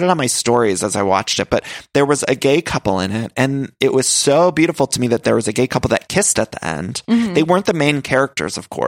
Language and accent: English; Cleveland, Ohio, United States; I'm from the Cleveland area, but it was nice to see Ohio representation on screen.